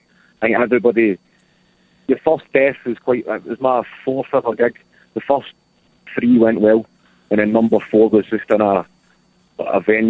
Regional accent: Clydebank, Scotland, United Kingdom; I grew up in Clyde Bank, which was only about 2 miles away from where Connolly grew up.

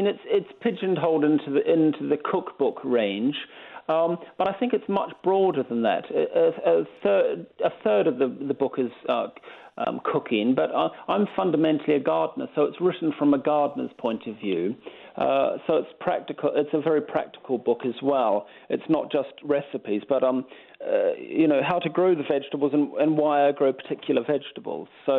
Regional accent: New Zealand; moved away as an adult; I first came here as a student in 1996 from New Zealand.

